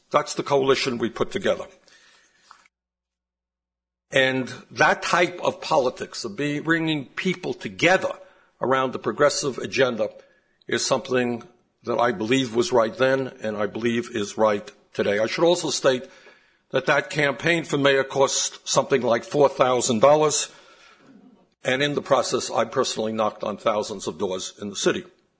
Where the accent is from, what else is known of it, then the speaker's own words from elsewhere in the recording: Brooklyn, New York, United States; born there; I was born in Brooklyn, New York in 1941.